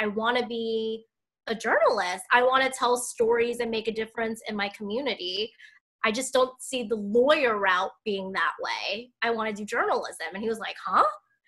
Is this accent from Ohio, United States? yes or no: no; Queens, New York, United States; moved away as an adult; I grew up in Queens.